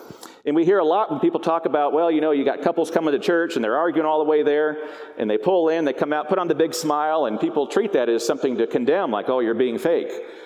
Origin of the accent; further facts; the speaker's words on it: Arizona, United States; I come from Arizona.